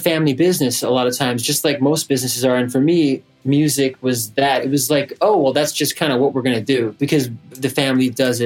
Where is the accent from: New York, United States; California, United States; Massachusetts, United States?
New York, United States; New York City; The most formative years, I was raised in New York City.